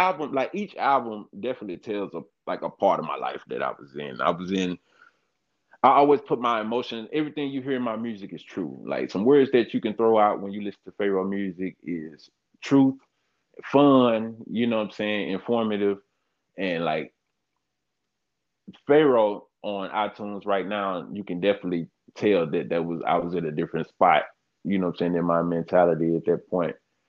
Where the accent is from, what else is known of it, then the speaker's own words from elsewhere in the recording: Memphis, Tennessee, United States; I'm from Frazier in Memphis, you know what I'm saying? Shout out North Memphis, Frazier, New Homes, and the Grove.